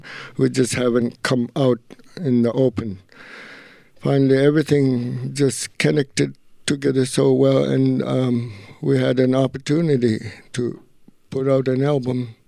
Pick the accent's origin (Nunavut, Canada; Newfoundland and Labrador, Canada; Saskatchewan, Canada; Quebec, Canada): Nunavut, Canada; Iqaluit; we're regular Canadian Eskimo in Iqaluk, and just have our guitars and get together and have fun. What I love about my small community, isolated and frozen.